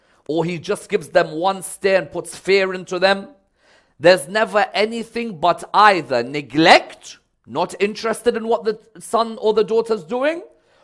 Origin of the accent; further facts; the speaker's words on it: London, United Kingdom; When I was growing up in London, say for example, when I was growing up in the 90s, and I'm in my teens in the 90s, it wasn't like it is today.